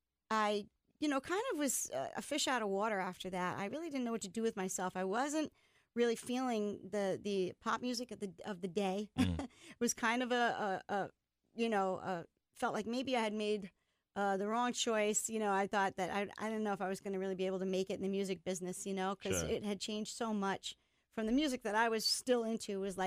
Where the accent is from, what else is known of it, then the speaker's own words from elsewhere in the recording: Fairfield, Connecticut, United States; I grew up listening to The Fox. I'm from Fairfield.